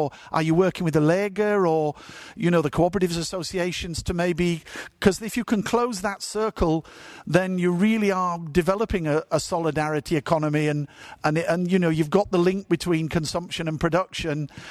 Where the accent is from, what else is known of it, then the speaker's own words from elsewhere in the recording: United Kingdom; it certainly resonates with me as a Brit.